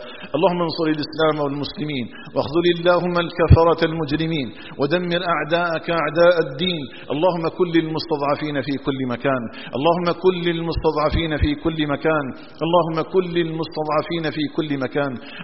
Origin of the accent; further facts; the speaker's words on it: Algeria; اللهم اجعل بلدنا الجزائر آمنا مطمئنا